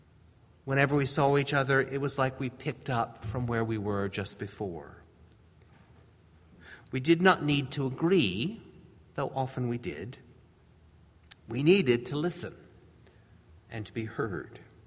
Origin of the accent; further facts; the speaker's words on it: the South, United States; After all, I grew up in the South.